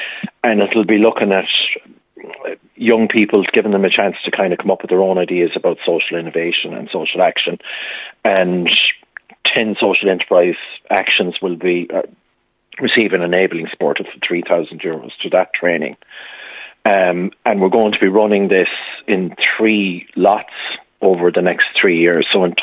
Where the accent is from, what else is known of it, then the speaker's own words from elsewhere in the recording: Connacht, Ireland; I'm from Galway myself, and it's a big county and it's very rural